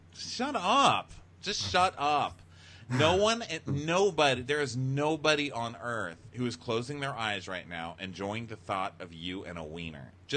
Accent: El Paso, Texas, United States; I'm from El Paso, Texas, and I went to many, many a rodeo as a child.

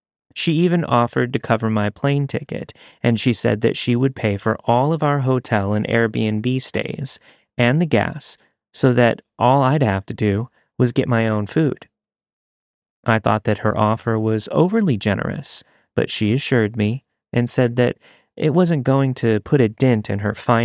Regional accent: East Coast, United States; As someone who was born and raised on the East Coast, I thought California was a huge change.

